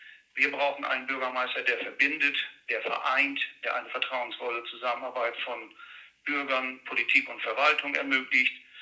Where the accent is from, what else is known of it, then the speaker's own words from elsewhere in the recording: Leer, Lower Saxony, Germany; ich bin 58 Jahre alt, verheiratet, Vater einer 20-jährigen Tochter, geboren in Leer, aufgewachsen in Heißfelde